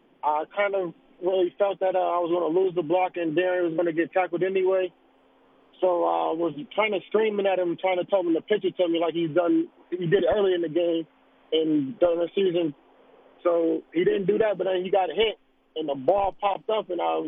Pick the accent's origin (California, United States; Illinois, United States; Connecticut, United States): Connecticut, United States; but growing up in Connecticut, it wasn't too many options for that, so I stuck to football.